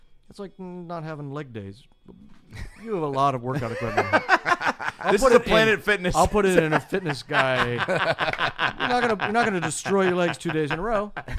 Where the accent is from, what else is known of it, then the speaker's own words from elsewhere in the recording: Chicago, Illinois, United States; And so it was that aspect of growing up in Chicago was really cool.